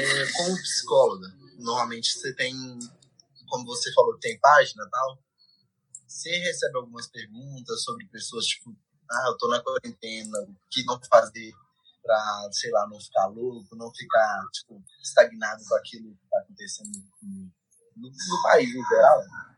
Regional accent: Belo Horizonte, Minas Gerais, Brazil; sou cabeleireiro, maquiador e modelo, sou de Minas Gerais, BH

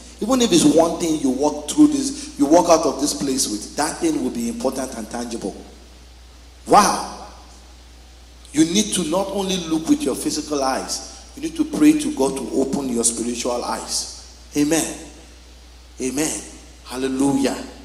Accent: Nigeria; now in Bowmanville, Canada; some of us are Canadians too, like myself, you know. I'm from Bowmanville, you know. But let's go back to our Nigeria. Now, remember growing up in Nigeria

